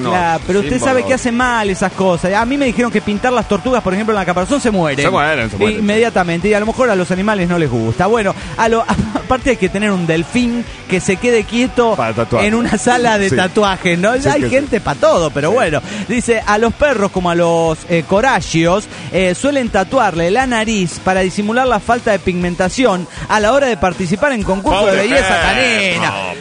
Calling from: Toluca, State of Mexico, Mexico; Con la novedad desde Toluca, México

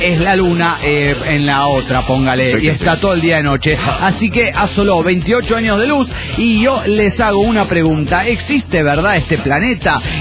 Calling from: Santa Clara, California, United States; Soy el Chico de Santa Clara, California.

